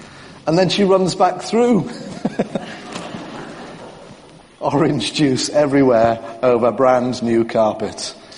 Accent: North East England, United Kingdom; I did get angry because I'm a Geordie.

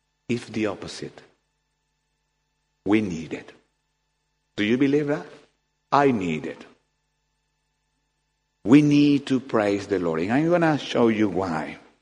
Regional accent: Ecuador; I come from Ecuador

